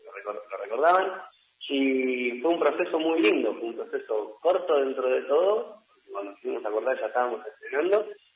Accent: Bolívar, Buenos Aires Province, Argentina; yo soy más de Bolívar, yo soy muy timide, tengo nacionalidad de acá, de Bolívar.

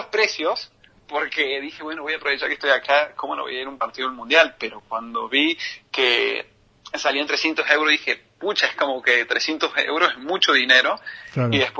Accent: Argentina; born there; moved away; Si bien hay mucha gente que estamos afuera y vivimos y tenemos otras nacionalidades y demás, pero nacimos en Argentina, así que nos sentimos identificados

